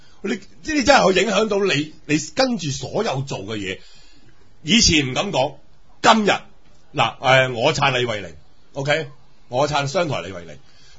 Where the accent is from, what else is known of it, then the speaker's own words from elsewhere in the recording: Hong Kong; 即是我是香港人啦